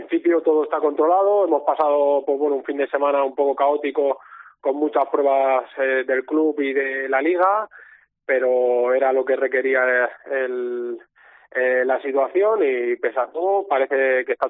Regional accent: Catalonia, Spain; yo soy catalán y jugar en el Camp Nou es algo especial

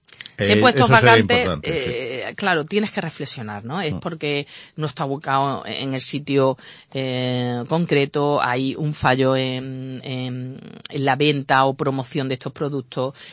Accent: Málaga, Andalusia, Spain

